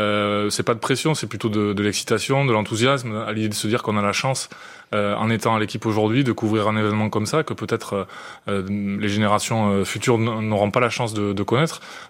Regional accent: France; l'événement est chez nous, en France, à Paris

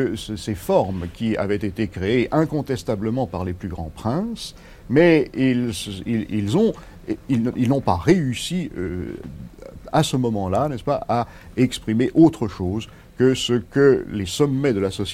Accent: Pisa, Tuscany, Italy; Je viens de Pise

